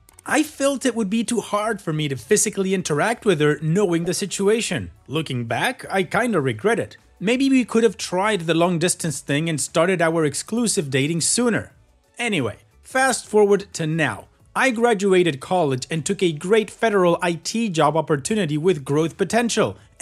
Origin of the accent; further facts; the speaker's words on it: Maryland, United States; We're from Maryland.